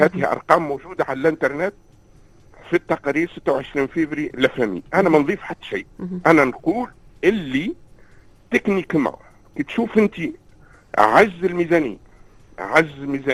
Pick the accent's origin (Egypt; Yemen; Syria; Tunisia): Tunisia; now in Canada; كتونسي كرجل اقتصاد ندرس في تقييم السياسات في كندا